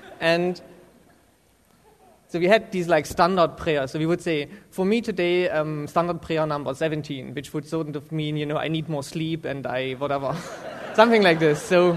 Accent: Germany; English is a second language; I'm from Germany, so I have a weird accent.

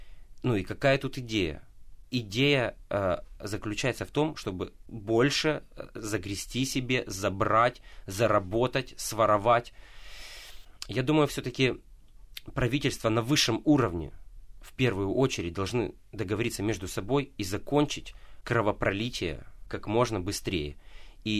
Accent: Donetsk Oblast, Ukraine; also born or lived in Russia; now in Kyiv, Ukraine; Я сам родился в России, вырос в Донецкой области, живу уже много лет в Киеве.

